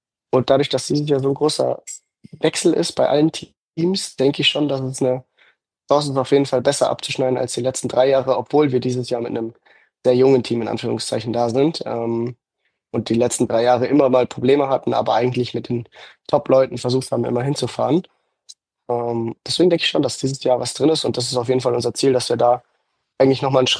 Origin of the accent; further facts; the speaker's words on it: Munich, Bavaria, Germany; in München, in meiner Heimatstadt